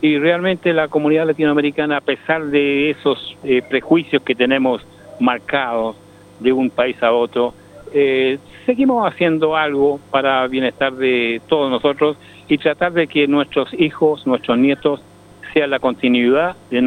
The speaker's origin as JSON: {"language": "Spanish", "country": "Chile", "tie": "born there", "also_born_or_lived": "New Zealand / Australia", "moved": "yes", "said": "yo salí desde Chile, mi país natal, en el año 1974, salí desde Lima, Perú. Fui a vivir a Nueva Zelanda, estuve en Christchurch, en Wellington y en Auckland 5 años en total. De ahí me fui a Perth, Western Australia, estuve 5 años"}